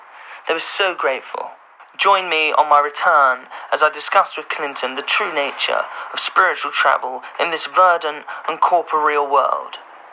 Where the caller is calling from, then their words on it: Udaipur, Rajasthan, India; I'm ringing from Udaipur in India. I'm in the state of Rajasthan.